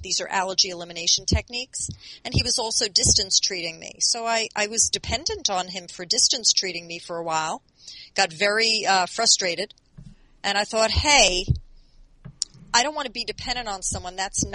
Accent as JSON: {"language": "English", "town": "Long Island", "region": "New York", "country": "United States", "said": "from Long Island. That's who I am, you know, just"}